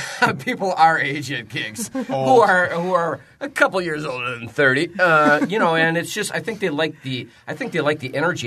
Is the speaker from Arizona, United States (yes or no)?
no; Milwaukee, Wisconsin, United States; now in Fond du Lac, United States; I live up near Fond du Lac now. But, yeah, we're basically all from the Milwaukee area.